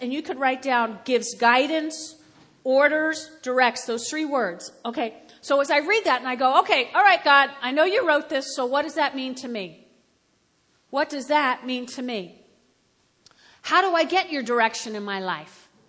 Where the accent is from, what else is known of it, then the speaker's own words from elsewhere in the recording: Teaneck, New Jersey, United States; Back where I grew up in Teaneck, New Jersey, and this was a great block.